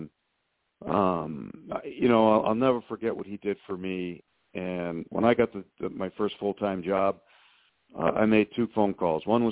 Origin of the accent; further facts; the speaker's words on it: New England, United States; The only reason I left was because I'm from New England.